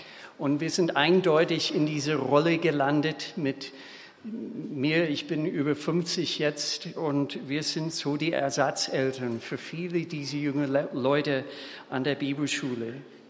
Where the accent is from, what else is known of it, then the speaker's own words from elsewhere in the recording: Minnesota, United States; German is a second language; moved away as an adult; now in Germany; Wie Sie hören, ich komme nicht aus Schwabenland, ich komme aus Bundesstaat Minnesota in den USA. Dort bin ich geboren, aufgewachsen